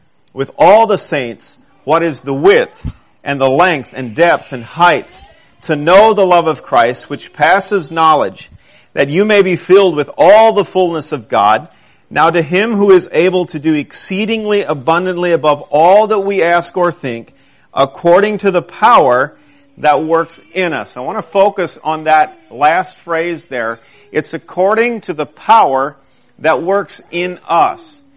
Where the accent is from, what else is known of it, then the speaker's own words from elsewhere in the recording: Ohio, United States; Yeah, we're from Holmes County. We live right there in Berlin, the capital of Holmes County. And so that's where we're from.